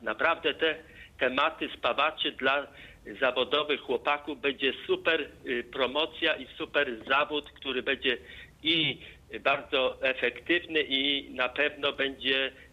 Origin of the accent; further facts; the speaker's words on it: Bydgoszcz, Kuyavian-Pomeranian Voivodeship, Poland; now in Poznań, Poland; Ja mam 62 lata, pochodzę z Bydgoszczy. Kończyłem technikum drzewne w Bydgoszczy